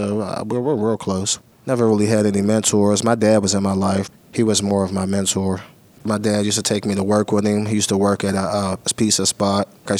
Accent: Pittsburgh, Pennsylvania, United States; born or raised there

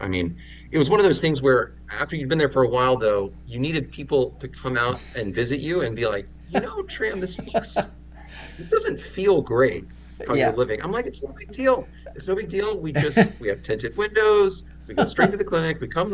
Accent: United States; now in Haiti; I'm like, oh my gosh, I'm American.

